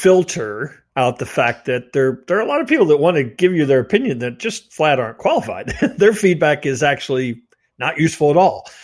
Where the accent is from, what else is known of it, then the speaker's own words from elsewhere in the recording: Midwest, United States; I'm a Midwesterner